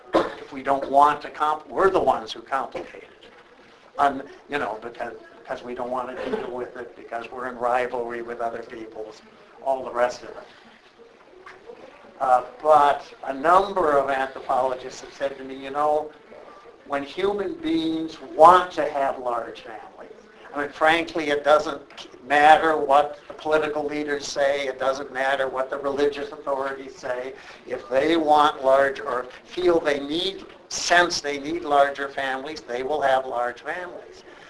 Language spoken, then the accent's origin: English; Minnesota, United States; also born or lived in Wisconsin; now in Texas, United States; I come from Minnesota. I love the woods. I love the outdoors, nature. I came down to Texas